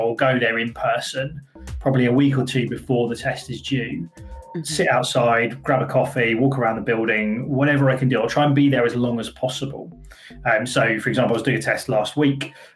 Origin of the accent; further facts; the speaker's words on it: United Kingdom; we're British and we don't really do that very often.